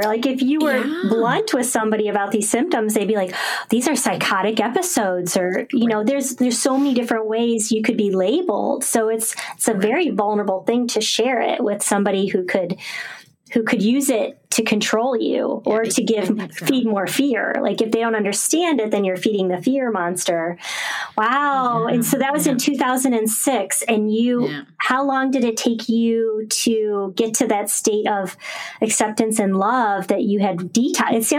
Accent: Sandusky, Ohio, United States; I was born and raised in Sandusky, Ohio, which is on Lake Erie. So I experienced the density of it, and I was drawn to move to the coast.

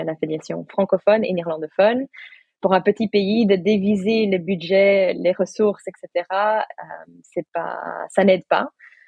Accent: United States; moved away as an adult; also born or lived in Brussels; Moi, en fait, j'ai grandi aux États-Unis. Je suis née à Bruxelles, mais j'ai passé 20 ans aux États-Unis.

